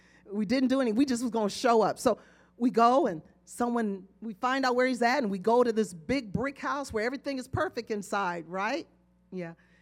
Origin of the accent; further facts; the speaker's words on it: Bruton, Alabama, United States; born there; My mother, I was born in Alabama in a country town that I will not even pronounce. Well, you haven't heard it, but I'll say it. It's called Bruton.